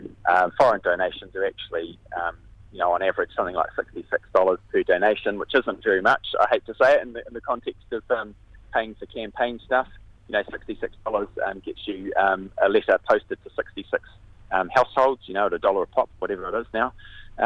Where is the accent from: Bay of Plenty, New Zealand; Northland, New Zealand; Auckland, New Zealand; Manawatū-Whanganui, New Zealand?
Auckland, New Zealand; West Auckland; You know, I grew up in West Auckland